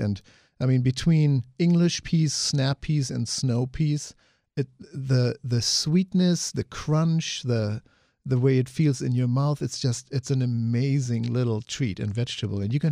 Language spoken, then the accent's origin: English; United States; now in Berlin, Germany; And as an American in Berlin, just the topic around food and being there and coming for what reason, and that's what starts the conversation.